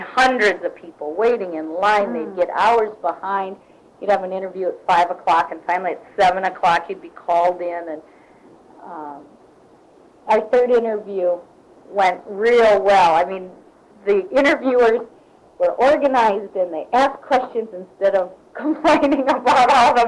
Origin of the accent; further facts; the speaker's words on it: Minneapolis, Minnesota, United States; born there; I was born in 1959 in Minneapolis, Minnesota. One of four children